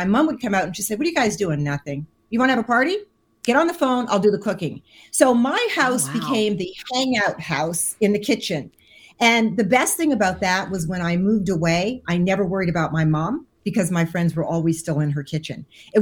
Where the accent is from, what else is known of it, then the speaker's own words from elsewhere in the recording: Montreal, Quebec, Canada; also born or lived in Nova Scotia; I was born in Montreal. My parents and grandparents were born in Nova Scotia, Nouvelle-Écosse, and they met in Montreal, and hence I arrived.